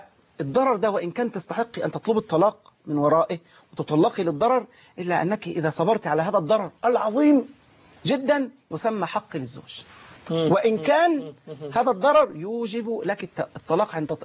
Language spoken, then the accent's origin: Arabic; Egypt